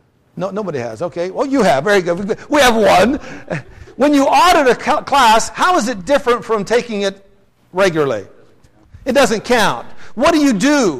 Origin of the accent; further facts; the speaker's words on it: Twin Falls, Idaho, United States; We live in the South. Now, I was raised in the West, in Twin Falls, Idaho.